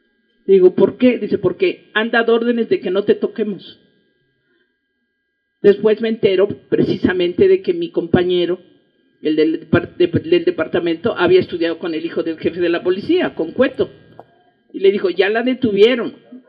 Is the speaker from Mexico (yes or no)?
yes; Taxco, Guerrero, Mexico; Y yo soy de Guerrero, les quiero decir, yo soy de Taxco, Guerrero.